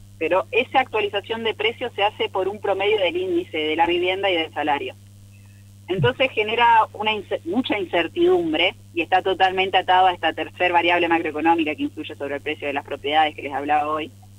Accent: Argentina; como argentinos y comunidad

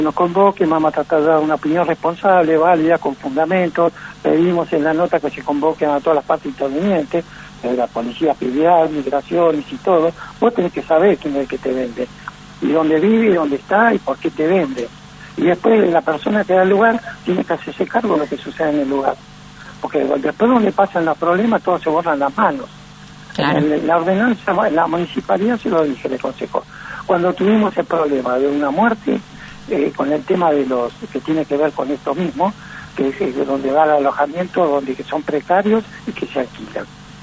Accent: Argentina; Para nosotros que somos argentinos

